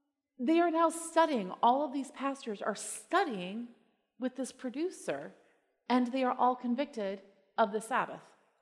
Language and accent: English; United States; You know, I will fully admit that as an American, I had no idea what WhatsApp was until I got to AWR.